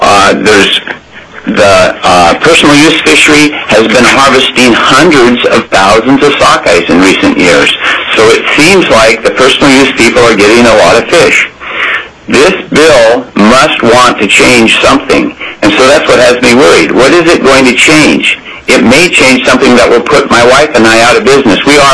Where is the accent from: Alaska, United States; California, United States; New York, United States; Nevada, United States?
Alaska, United States; Seldovia; born there; I'm an average Alaskan in the sense that I was born here in Saldovia and that I put in 49 seasons in the Cook Inlet set net fishery.